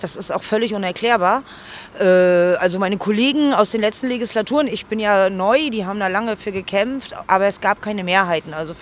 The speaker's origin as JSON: {"language": "German", "town": "Güstrow", "region": "Mecklenburg-Vorpommern", "country": "Germany", "tie": "born or raised there", "said": "die auch viel in meiner Heimatstadt Güstrow sind"}